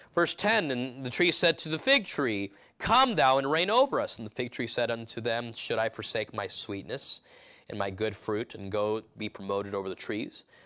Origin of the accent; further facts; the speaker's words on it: California, United States; I grew up in California. There's a lot of vineyards with families that we were related to that own vineyards